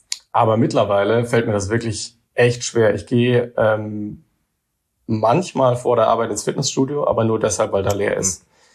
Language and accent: German; Heidelberg, Baden-Württemberg, Germany; Also ich bin selber auch kein Saarländer. Ich bin jetzt, ich komme aus der Nähe von Heidelberg ursprünglich.